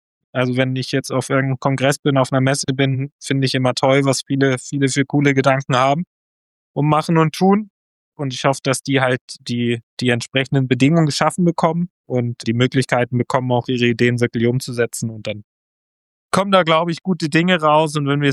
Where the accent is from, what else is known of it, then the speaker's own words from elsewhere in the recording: Kiel, Schleswig-Holstein, Germany; als Kieler